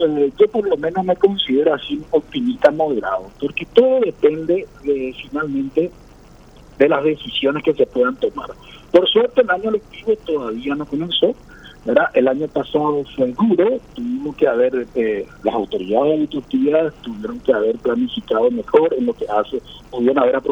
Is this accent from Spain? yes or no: no; Paraguay